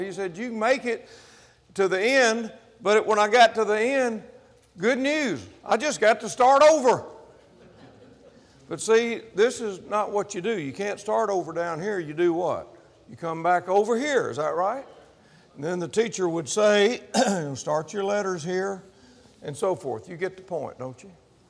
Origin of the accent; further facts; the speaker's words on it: Mississippi, United States; And I'm saying, well, fine, I'm from Mississippi.